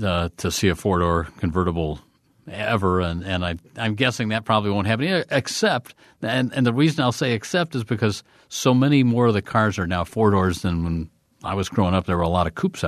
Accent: Indianapolis, Indiana, United States; I'm from Indianapolis originally

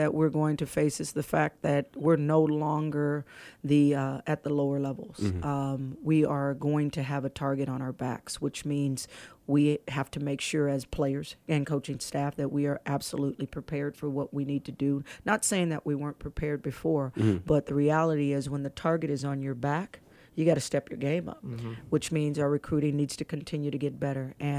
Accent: San Diego, California, United States; also born or lived in Dallas, Texas; I'm originally from Dallas, Texas. I was born in Dallas but raised in San Diego, so I had the opportunity to say come back home.

